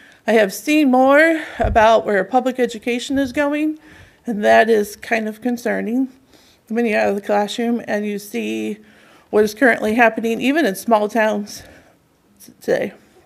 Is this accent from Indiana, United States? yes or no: yes; Fort Wayne, Indiana, United States; now in Decatur, United States; I was born and lived in Fort Wayne all my life until I met Nathan, and we got married in 2002, and then we moved to Decatur, where we still live today.